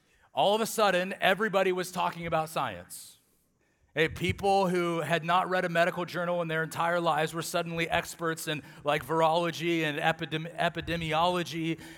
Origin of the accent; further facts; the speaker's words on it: Atwater, California, United States; And I came from Atwater, and Atwater's a lot like Hanford, where you know, it's kind of in that Bible Belt of California